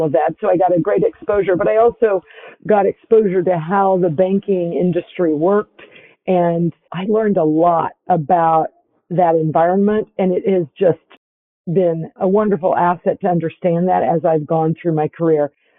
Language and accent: English; Prairie Village, Kansas, United States; Believe it or not, I was born and raised in Prairie Village, Kansas. I am one of a number of children.